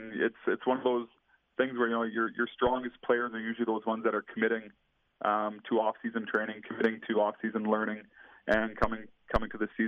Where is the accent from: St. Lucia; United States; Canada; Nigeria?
Canada; Moose Jaw, Saskatchewan; I grew up here in Moose Jaw. I played here.